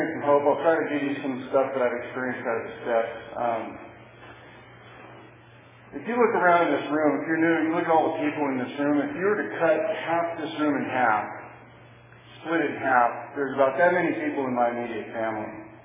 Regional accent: Missouri, United States; born there; also born or lived in Phoenix / Nebraska / Wisconsin / Colorado; I was born in Missouri. We went from Missouri to Phoenix, to Missouri to Nebraska, to Wisconsin, back to Missouri, to Colorado by the time I was 9. And then California was the 9th state that I had lived in by the time I was 10.

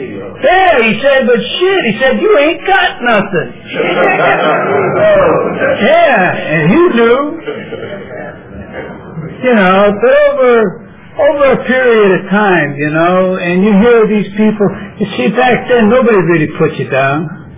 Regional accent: San Francisco, California, United States; I was born and raised out in the Bayview Hunters Point.

